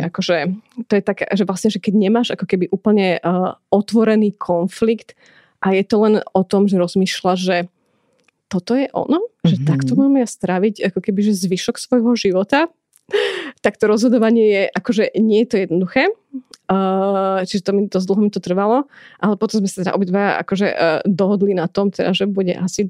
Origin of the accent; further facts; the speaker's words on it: Banská Bystrica, Banská Bystrica Region, Slovakia; aj tým teda, že som z Bystrice, proste, že partizáni, alebo okay, proste odboj